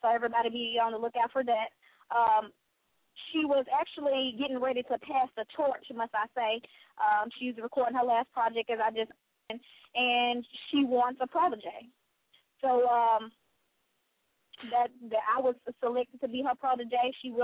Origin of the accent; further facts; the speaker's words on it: Columbia, Tennessee, United States; As I said before, I'm from Columbia, Tennessee.